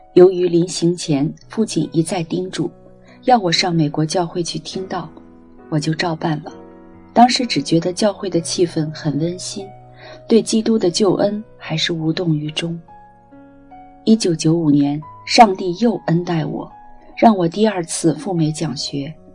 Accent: Ningbo, Zhejiang, China; 我老家在浙江宁波，抗日战争时宁波沦陷

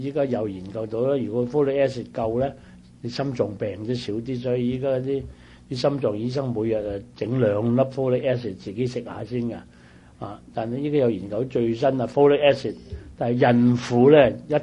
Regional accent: China; 但咧，我哋中國人咧，中國人食菠菜咧，最正嗰樣嗰部分唔食

